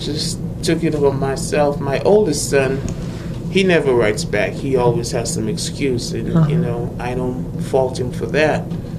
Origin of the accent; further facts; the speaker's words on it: St. Vincent & Grenadines; I'm originally from the Caribbean.